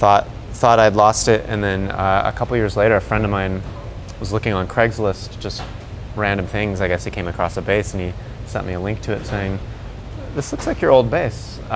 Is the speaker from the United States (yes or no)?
yes; Portland, Oregon, United States; Well, I'm from Portland, Oregon, so it was stolen in Portland and bought again in Portland.